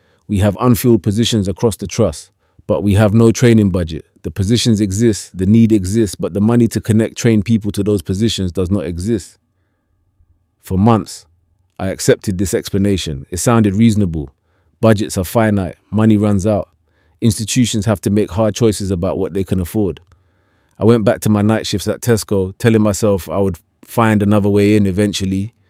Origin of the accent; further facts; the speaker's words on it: London, United Kingdom; I grew up on the Broadwater Farm estate, raised by my grandmother after my mum died when I was 12. The estate gets a reputation, but what I remember most is how people looked after each other when things went wrong.